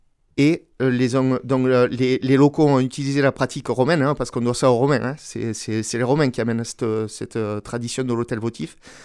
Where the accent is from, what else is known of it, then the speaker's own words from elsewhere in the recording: Occitanie, France; dans les hôtels votifs qu'on retrouve chez nous en Comminges